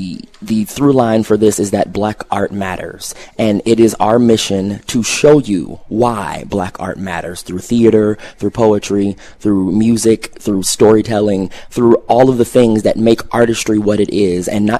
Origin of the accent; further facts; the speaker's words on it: Chicago, Illinois, United States; This is a production specifically about my life growing up in Inglewood, Chicago